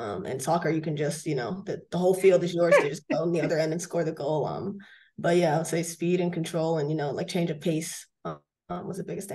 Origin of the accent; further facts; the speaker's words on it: Braintree, Massachusetts, United States; I'm from Braintree, Mass. It's a little town, probably like 15, 20 from Boston.